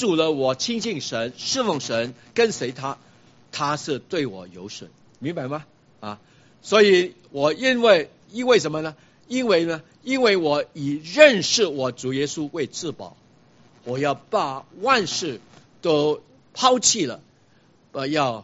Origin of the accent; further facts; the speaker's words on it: Chaozhou, Guangdong, China; 人家问我是什么人，我是说我是潮州人。我继续要解释，我爸爸是潮州人，我妈妈也是潮州人，是不是？我要强调我是全100%潮州人的啊。